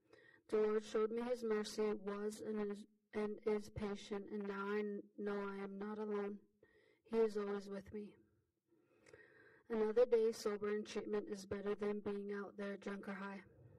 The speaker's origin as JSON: {"language": "English", "town": "Muddy Cluster", "region": "Montana", "country": "United States", "tie": "born or raised there", "said": "I am Northern Cheyenne, and I was born at Crow Agency Hospital. I am from Langdon, Montana. I was raised in Muddy Cluster, which is a community housing on the reservation."}